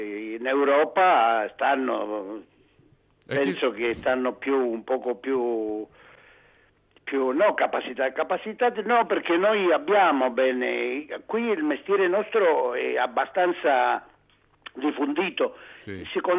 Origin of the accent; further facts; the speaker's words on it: Vibo Valentia, Calabria, Italy; Per mia voce sicuramente m'avete capito di dove sono io. Sono calabrese.